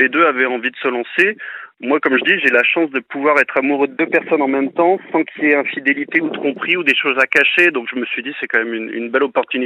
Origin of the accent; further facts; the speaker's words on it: Paris, Île-de-France, France; Là, je vous parle de Bourgogne, mais je suis parisien, j'ai 32 ans.